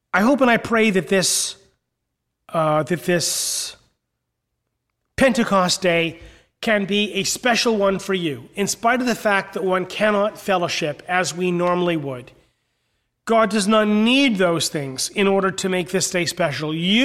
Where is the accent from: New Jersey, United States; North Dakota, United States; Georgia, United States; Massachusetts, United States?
New Jersey, United States; growing up in New Jersey, you know, the kid from Jersey